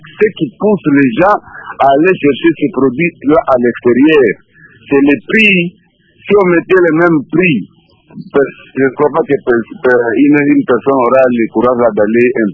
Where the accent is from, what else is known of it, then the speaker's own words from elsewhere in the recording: Lubumbashi, Haut-Katanga, DR Congo; je vais vous donner un autre exemple typique, puisque je viens de Lubumbashi.